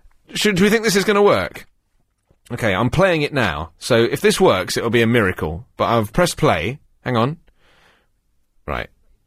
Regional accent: England, United Kingdom

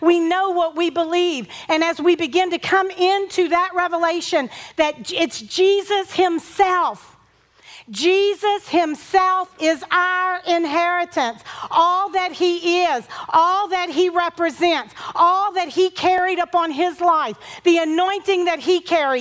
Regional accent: Owensboro, Kentucky, United States; this hotel in Owensboro, which is my hometown. And Owensboro, Kentucky.

